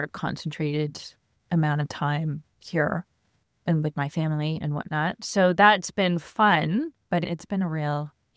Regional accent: Canada; also born or lived in Lebanon; So I am Canadian. And for, the last 20 plus years, I was a humanitarian aid worker. So I was living around the world.

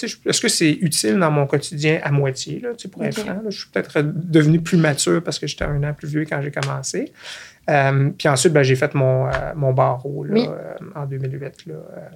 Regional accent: Quebec City, Quebec, Canada; je viens de Québec d'abord. Oui. Ça, c'est important de partir de là. Mes parents sont deux profs de philo à l'université et au cégep. Donc, j'ai grandi, disons, dans un milieu où la culture est importante

